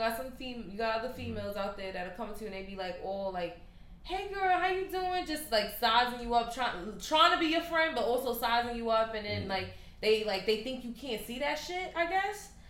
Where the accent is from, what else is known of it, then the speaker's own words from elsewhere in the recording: Brooklyn, New York, United States; come on, we grew up in Brooklyn, you know how that shit go.